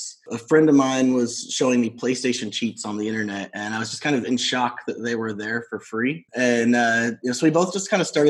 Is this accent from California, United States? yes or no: no; Iowa City, Iowa, United States; now in New York, United States; Sure. Yeah, I grew up in Iowa City. It's a small Midwest college town, obviously very different than where I live now in New York.